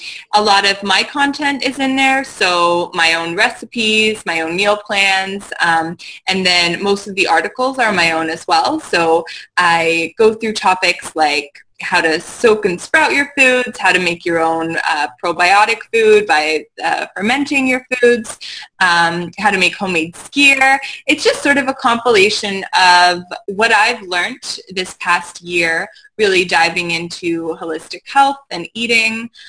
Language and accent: English; Canada; Got a long name. I'm Canadian.